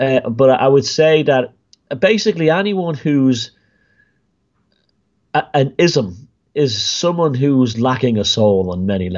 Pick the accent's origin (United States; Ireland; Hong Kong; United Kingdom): Ireland; What's next? You're going to tell us we're not Irish? This kind of thing? Or that we're something else?